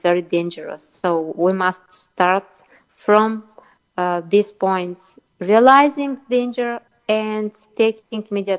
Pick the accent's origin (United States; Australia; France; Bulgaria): Bulgaria; I come from Eastern Europe, and here the situation is the same. We are a NATO member state. We have four US military bases in Bulgaria, and we border on the Black Sea